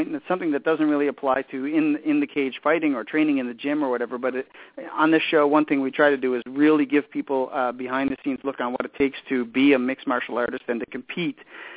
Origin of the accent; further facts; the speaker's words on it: East Coast, United States; I follow his career because I'm from the East Coast.